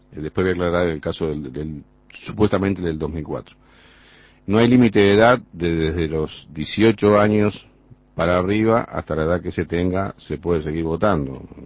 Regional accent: Uruguay; born there; los que nacimos en Uruguay

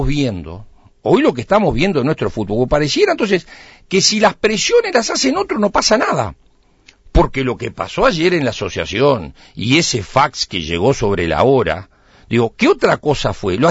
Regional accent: Uruguay; es un orgullo como uruguayo

